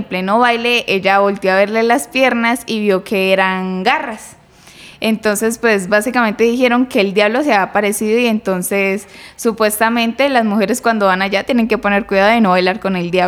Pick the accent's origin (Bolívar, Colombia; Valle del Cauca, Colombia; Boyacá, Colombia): Valle del Cauca, Colombia; Cali; also born or lived in Pereira; Nací en Pereira, en Risaralda básicamente, y vine a vivir desde muy pequeña a Cali.